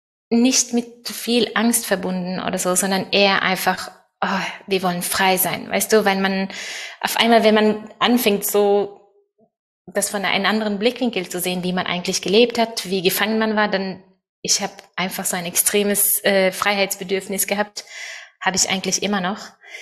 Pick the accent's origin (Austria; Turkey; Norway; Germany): Norway; moved away as an adult; ich bin in einer Sekte in Norwegen aufgewachsen und ja, mit ganz vielen strengen Regeln und viel Kontrolle und Thor und ich sind auch, als wir 20 waren, sind wir auch nach Deutschland als Missionare gegangen.